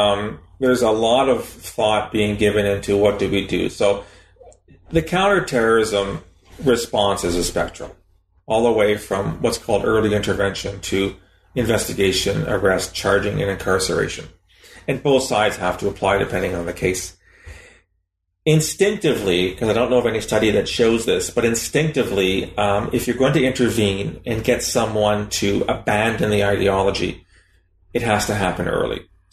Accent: London, Ontario, Canada; We had two young men from my hometown, London, Ontario, went and joined Al-Qaeda in Islamic Maghreb in 2013.

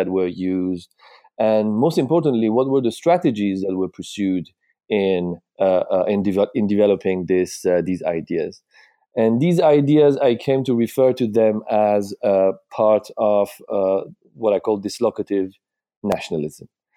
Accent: Iran; As I grew up in Iran in the 1980s

